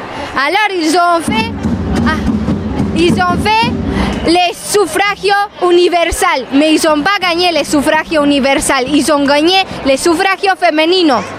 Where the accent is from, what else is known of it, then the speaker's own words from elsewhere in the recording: Brazil; French is a second language; now in Spain; moi, je suis brésilien en Espagne